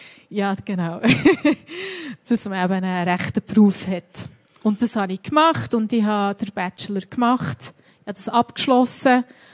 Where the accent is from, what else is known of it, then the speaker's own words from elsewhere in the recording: Niederwangen, Bern, Switzerland; Also, ich bin in Bern aufgewachsen und genauer gesagt bin ich in Niederwangen aufgewachsen.